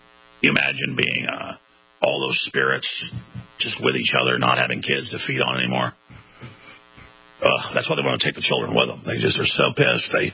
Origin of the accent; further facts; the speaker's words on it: Dallas, Texas, United States; Growing up in Dallas around rich people, I thought it was just there.